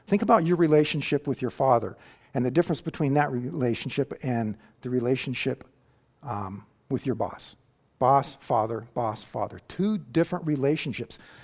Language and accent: English; California, United States; I grew up in Northern California at the southern end of the Cascade Mountains